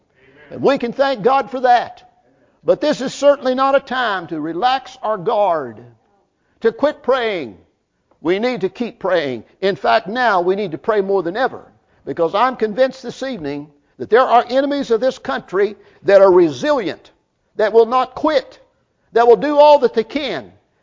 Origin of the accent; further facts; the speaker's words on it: West Virginia, United States; See, the good thing about me, I'm from West Virginia. I can take it or leave it. See, I come from a part of West Virginia.